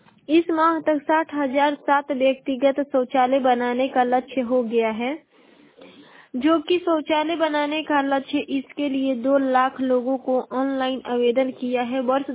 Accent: Ballia, Uttar Pradesh, India; और मैं बलिया जिले की निवासी हूँ।

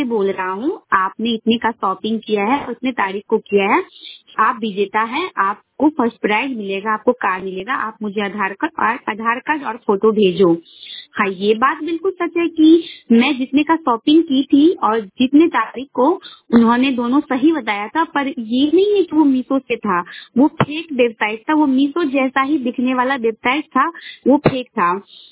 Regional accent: Madhubani, Bihar, India; और मैं बिहार राज्य के मधुबनी जिला की रहने वाली हूँ।

